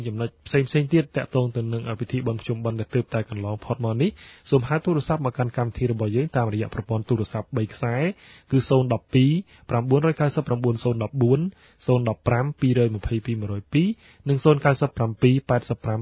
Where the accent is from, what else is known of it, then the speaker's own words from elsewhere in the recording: Trei Sla, Kandal, Cambodia; ខ្ញុំបានទៅវត្តខាងស្រុកកំណើតខ្ញុំនៅខាងឃុំត្រៃស្លាបាទស្រុកត្អាងខេត្តកណ្ដាល